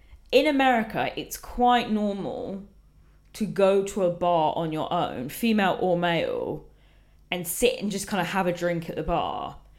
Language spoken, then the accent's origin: English; East of England, United Kingdom; accent: Estuary; also born or lived in West Country; now in London, United Kingdom; So I'm from the southeast. I have an estuary accent.